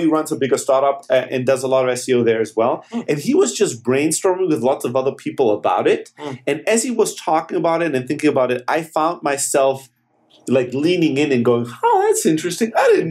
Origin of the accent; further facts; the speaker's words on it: Germany; You know, I grew up in Germany.